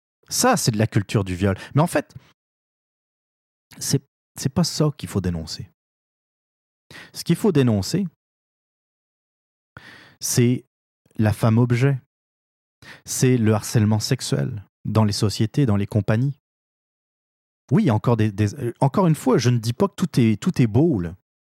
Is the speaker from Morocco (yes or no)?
no; France; now in Canada; Je suis originaire de la France.